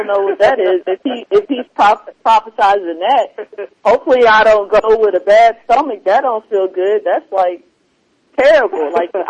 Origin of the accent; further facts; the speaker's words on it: Oklahoma, United States; I'm born and raised in Oklahoma, and we're known for tornadoes and stuff.